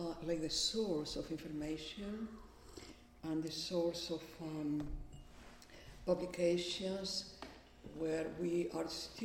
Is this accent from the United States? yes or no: no; Argentina; born there; English is a second language; moved away as an adult; also born or lived in Paris; I was born in Argentina in 1929, and my awareness of art was through books and reproductions.